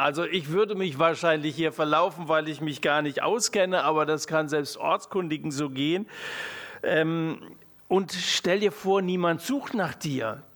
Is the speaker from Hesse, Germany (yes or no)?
yes; Hesse, Germany; Ich komme aus Hessen, jetzt sind wir im Ländle.